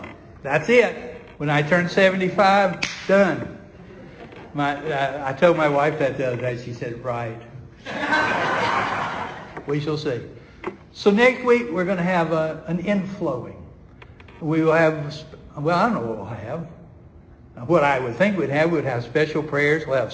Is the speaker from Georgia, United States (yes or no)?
yes; Georgia, United States; But that was just because I was from Georgia and didn't know what it meant to deal with 50 or 60 inches of snow a year.